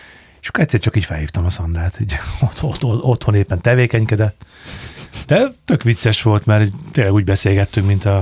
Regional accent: Újlipótváros, Budapest, Hungary; mert ott nőttem fel a Újlipótvárosban.

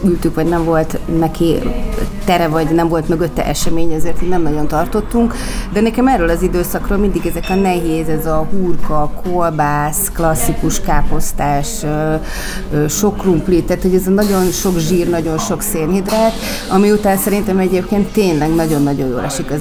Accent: Százhalombatta, Pest, Hungary; Én Szászhalombattán nőttem föl

